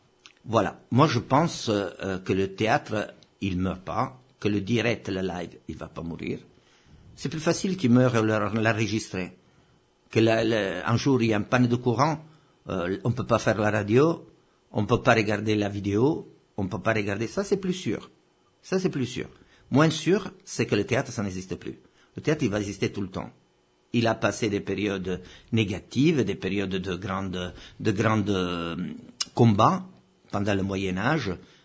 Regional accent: Italy; now in Corsica, France; Non, au début, je suis italien, hein.

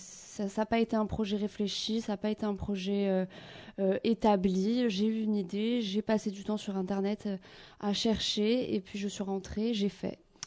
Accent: Corsica, France; de chez nous en Corse aussi

